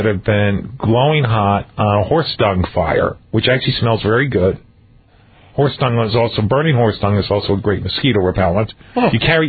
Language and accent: English; United States; So I'd like to point out, I'm an American